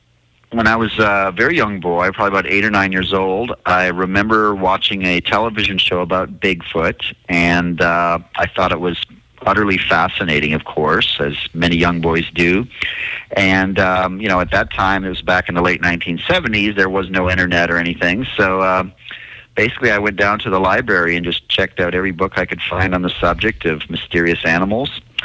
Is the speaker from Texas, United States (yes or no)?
yes; Texas, United States; it's basically a giant flying creature that's been reported here in my home state of Texas since the 1970s.